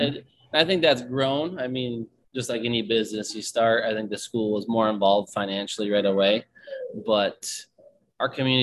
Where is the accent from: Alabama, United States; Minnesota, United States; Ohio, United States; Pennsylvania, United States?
Minnesota, United States; Yeah, I'm from Minnesota. I graduated from Bemidji State University in 2009. And then I moved to South Dakota and served as a kindergarten teacher for White River School District in South Dakota for two years.